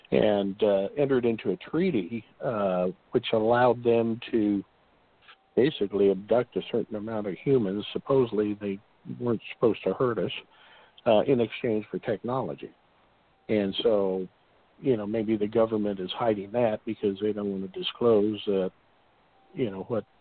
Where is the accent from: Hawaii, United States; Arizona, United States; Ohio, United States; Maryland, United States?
Arizona, United States; I was born in Arizona, lived here all my life.